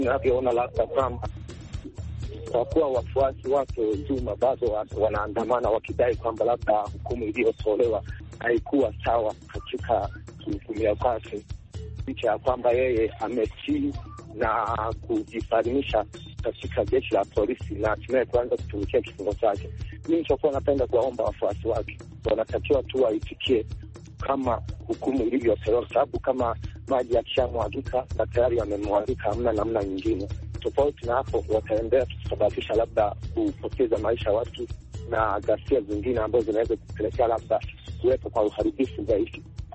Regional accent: Tanzania; kijana mpoa Tanzania, natokea maeneo ya Tongo la Kifaa kama hapa nchini Tanzania.

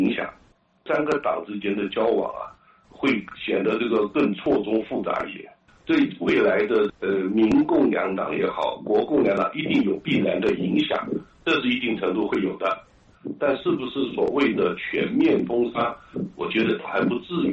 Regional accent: Taiwan

